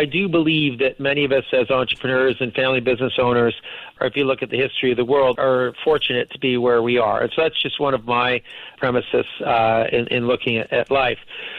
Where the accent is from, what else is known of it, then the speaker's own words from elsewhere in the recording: Canada; now in Tokyo, Japan; I'm Canadian originally. I mean, I live globally now. I'm talking to you from Tokyo, Japan right now.